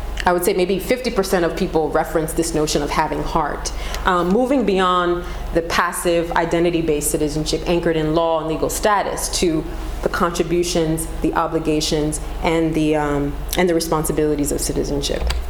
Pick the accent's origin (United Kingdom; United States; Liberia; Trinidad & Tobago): Liberia; I'm from Liberia, my root is from Liberia